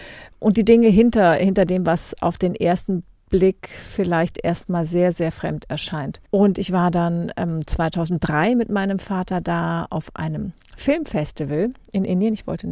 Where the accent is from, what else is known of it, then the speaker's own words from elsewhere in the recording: Kiel, Schleswig-Holstein, Germany; born there; now in Hamburg, Germany; Und geboren bin ich in Kiel, da ist ja die Ostsee.